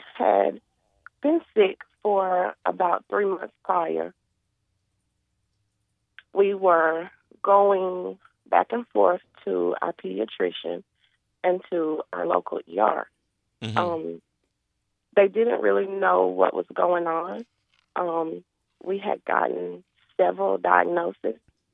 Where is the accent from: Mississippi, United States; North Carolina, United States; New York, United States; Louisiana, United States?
Mississippi, United States; We are from Mississippi.